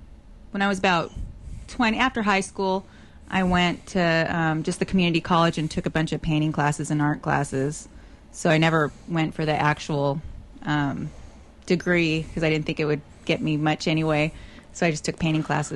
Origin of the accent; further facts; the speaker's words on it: California, United States; Just outside Los Angeles, suburb of Los Angeles, California.